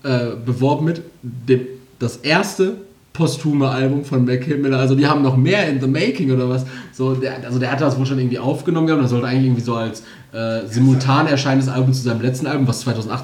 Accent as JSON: {"language": "German", "town": "Castrop-Rauxel", "region": "North Rhine-Westphalia", "country": "Germany", "said": "Habt ihr hier sowas in Gelsenkirchen nicht so? Also Stadtanzeige heißt das bei uns in Castrop?"}